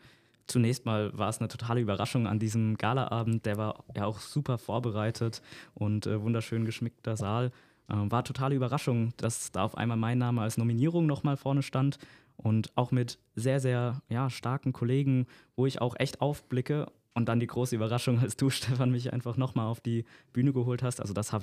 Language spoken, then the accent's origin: German; Mannheim, Baden-Württemberg, Germany; Als Mannheimer habe ich es natürlich jetzt nicht weit nach Heidelberg.